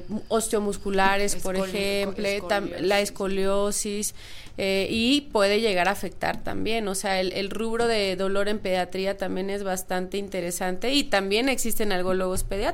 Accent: Chiapas, Mexico; Soy de Chiapas, por eso la Lada.

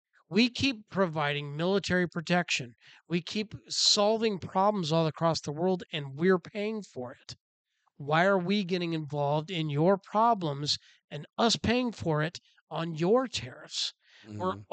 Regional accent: Tacoma, Washington, United States; You know, I grew up in Tacoma compared to Bellevue, right?

